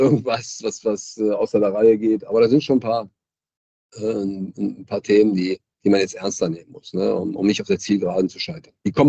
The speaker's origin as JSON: {"language": "German", "town": "Solingen", "region": "North Rhine-Westphalia", "country": "Germany", "tie": "born or raised there", "said": "Solingen ist meine Heimatstadt. Ich bin dort geboren"}